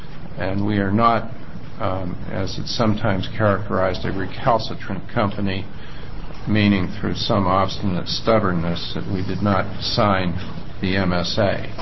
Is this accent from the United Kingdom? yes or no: no; United States; And as an American, I just always had a little a bit of reluctance